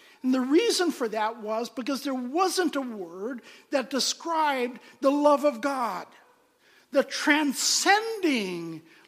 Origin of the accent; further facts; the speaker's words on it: Pakistan; Well, being born and raised in Pakistan, where family is a very, very important part of culture